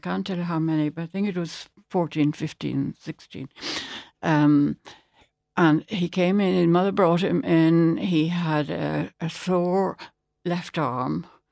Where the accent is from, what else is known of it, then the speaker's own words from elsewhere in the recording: Dublin, Leinster, Ireland; yes, I'm from Dublin, born and bred.